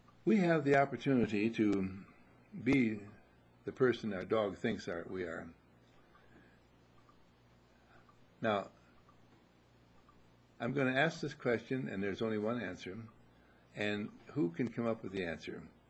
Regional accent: Wauwatosa, Wisconsin, United States; And I was raised in Wauwatosa, Wisconsin, and at Eagle Springs Lake in the summertime, and things like that.

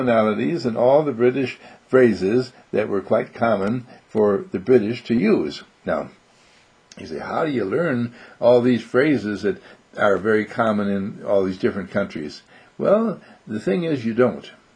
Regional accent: Wisconsin, United States; for instance, I'm from Wisconsin, and when I would be anywhere around the United States, people would say, oh, you're from the Midwest, or you're from Wisconsin.

